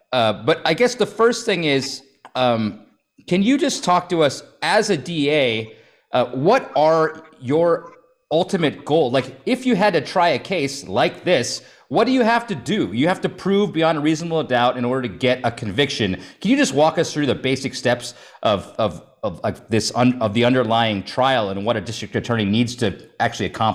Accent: Stevens Point, Wisconsin, United States; We grew up in Stevens Point together.

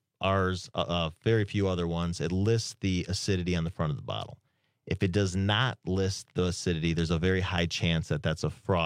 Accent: Gurnee, Illinois, United States; Grew up in the Gurnee area between Chicago and Milwaukee, right on the Wisconsin-Illinois border.

